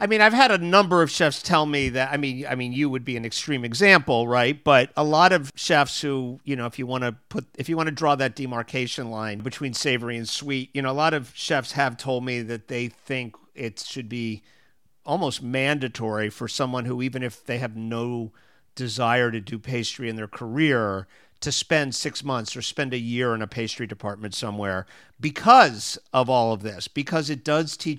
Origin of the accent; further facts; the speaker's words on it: Florida, United States; I mean, I grew up in South Florida, right? Which is geographically in the South.